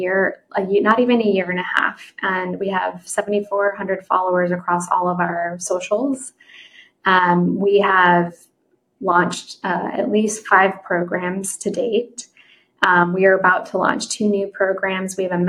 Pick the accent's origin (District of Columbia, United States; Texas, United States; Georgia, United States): Texas, United States; I'm from Texas. We can trace my great grandfather's family back to Spain, but there's also an indigenous part of my family that's been here in the United States.